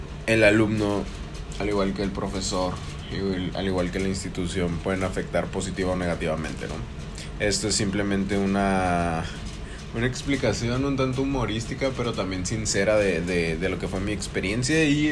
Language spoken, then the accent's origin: Spanish; Baja California, Mexico; Yo estudié en México, soy mexicano, estudié en Baja California, Mexicali.